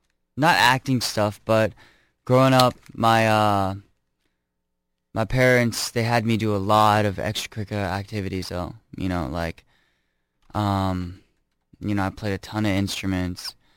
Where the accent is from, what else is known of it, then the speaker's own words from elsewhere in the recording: Irvine, California, United States; Yeah, I was born and raised in Irvine.